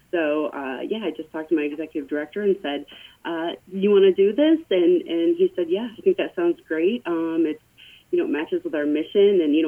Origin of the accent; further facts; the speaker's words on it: Oskaloosa, Iowa, United States; I grew up in Oskaloosa